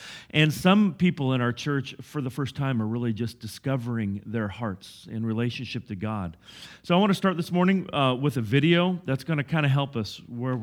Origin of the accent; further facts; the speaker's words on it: Cathlamet, Washington, United States; Yeah, I am from Cathlamet